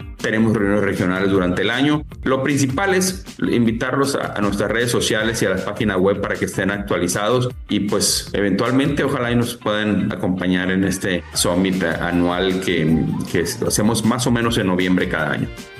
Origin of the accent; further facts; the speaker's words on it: Los Mochis, Sinaloa, Mexico; soy de Los Mochis, Sinaloa